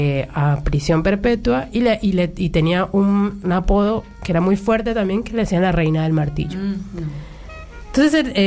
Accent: Colombia; moved away as an adult; now in Buenos Aires, Argentina; Yo soy colombiana, en el 2007 vine a vivir acá a Buenos Aires

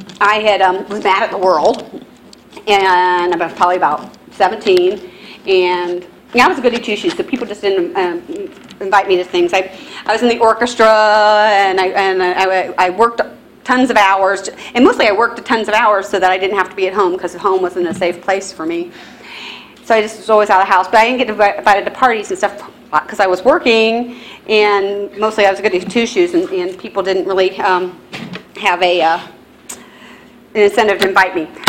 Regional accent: Lima, Ohio, United States; But I'm from Lima, and it's a medium-sized town, a very industrial town. And it was like in the middle of farmland. It's like this one little small town in the middle of farmland and everything. So that's where I grew up.

